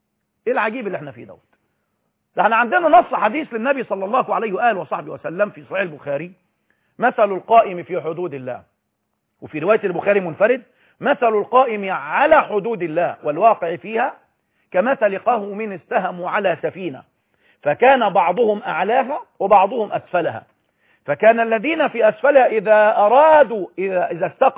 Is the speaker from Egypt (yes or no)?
yes; Egypt; احنا عندنا عدد السكان في مصر 85 مليون